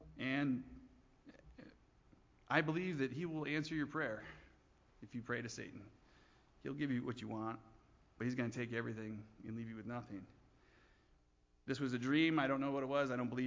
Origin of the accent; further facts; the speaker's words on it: Michigan, United States; My wife was from Michigan. I'm from Michigan. We moved back here